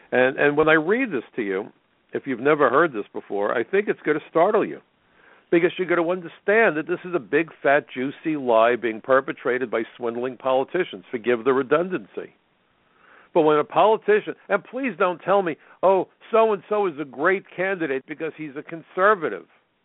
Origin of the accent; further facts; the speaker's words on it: New York, United States; As a New Yorker, I love diversity.